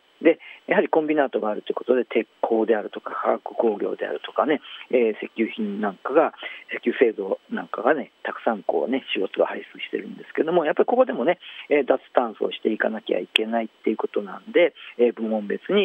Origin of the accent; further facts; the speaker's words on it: Kurashiki, Okayama, Japan; ちょっと私の出身がね、倉敷市で、水島ではないんですけども、そこからすぐ、近くのところなんでね、水島とはちょっと対照的な、漁村の、出身なんですけども